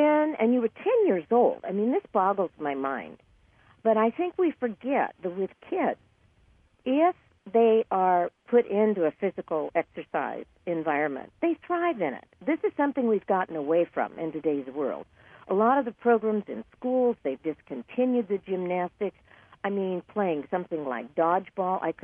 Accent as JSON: {"language": "English", "region": "California", "country": "United States", "tie": "born or raised there", "said": "and I was raised in California."}